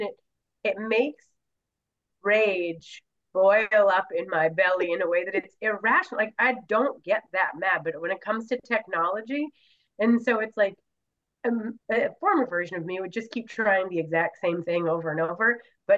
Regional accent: New Hampshire, United States; I'm from New Hampshire, so this Yankee work ethic

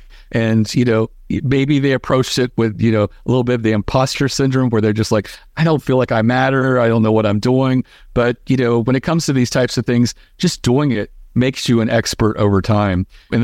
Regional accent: Baltimore, Maryland, United States; full of, like, you know, crab chips, because we're from Baltimore.

